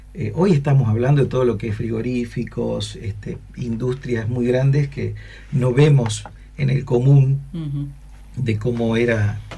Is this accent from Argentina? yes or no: yes; Maciá, Entre Ríos, Argentina; Yo era muy futbolero, muy de jugar al fútbol, como todo argentino. Y en Maciá, donde nosotros vivíamos, al lado había un sitio baldío.